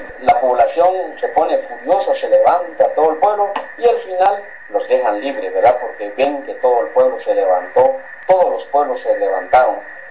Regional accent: Santa Eulalia, Huehuetenango, Guatemala; en mi pueblo no hay ni un doctor para 42 mil personas, solo en Santa Eulalia

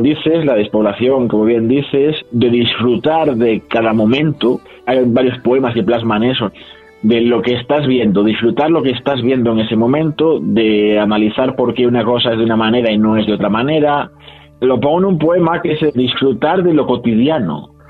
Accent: Castile and León, Spain; el río que pasa por mi pueblo, es un río pequeño, el río Tuerto, por el río que me vio nacer y el río que me vio crecer.

